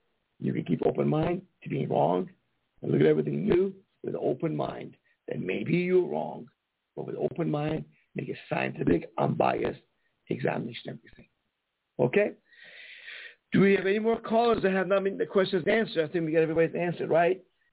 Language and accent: English; Canada; I'm from Canada.